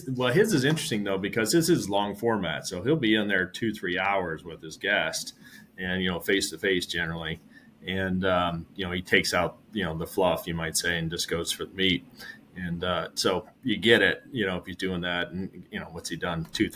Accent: Buffalo, New York, United States; You know, I call myself a Midwesterner, but a lot of people get confused when they tell them that I was born and raised in Buffalo until high school years.

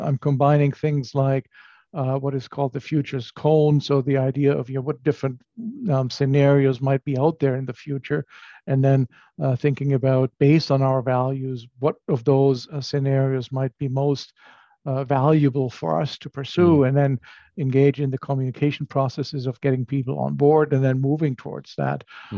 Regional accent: Germany; You know, I grew up in Germany. And when I grew up, there was Catholics, there was Protestants, and there was nothing else almost.

